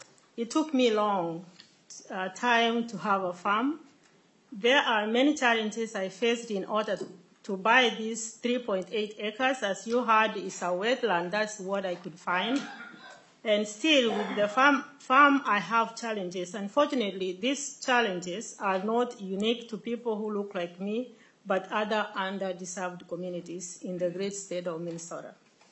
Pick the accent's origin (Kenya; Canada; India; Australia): Kenya; now in United States; I'm originally from Kenya, born and raised in a farm. Migrated here in 1998, went to school to be a nurse